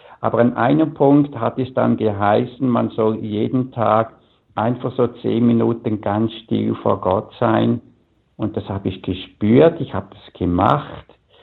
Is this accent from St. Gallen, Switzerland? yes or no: yes; Balgach, St. Gallen, Switzerland; Also ich bin aufgewachsen im St. Galler Rheintal in Balgach in einer sehr katholischen Familie.